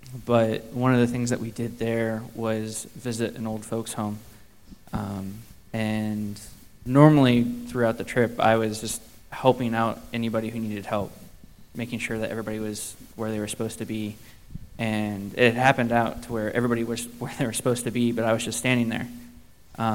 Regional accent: United States; because, again, I'm American

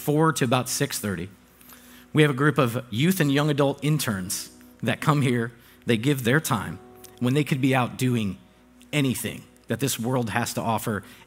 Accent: Florida, United States; now in Connecticut, United States; And I'm not saying that to throw shade at Connecticut because I'm from Florida, forgive me.

